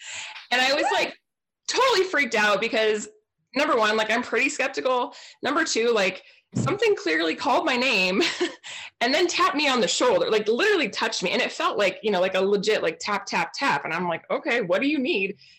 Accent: Portland, Oregon, United States; like, I grew up in Portland, Oregon. So like, we don't have that there.

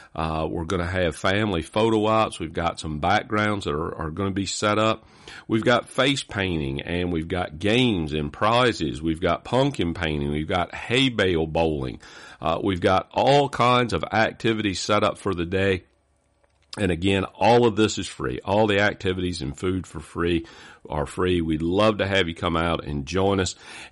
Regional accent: Deal Island, Maryland, United States; We grew up together down in the Deal Island Chance, Winona area, and went on to high school together.

